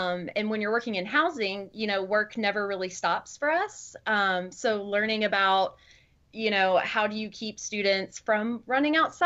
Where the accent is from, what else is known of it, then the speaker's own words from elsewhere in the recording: Pensacola, Florida, United States; the University of West Florida is in Pensacola, Florida, and that's my hometown. And so now I'm, you know, back at home working at an institution.